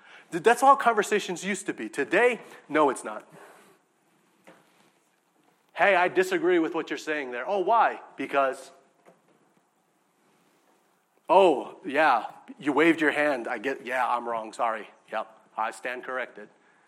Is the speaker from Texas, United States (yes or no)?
no; Hawaii, United States; You got to understand, I'm from Hawaii. I eat things that aren't cooked.